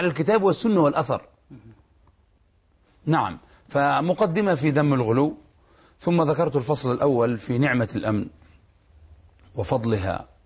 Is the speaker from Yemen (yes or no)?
yes; Yemen; مشايخ عندنا في اليمن كبار،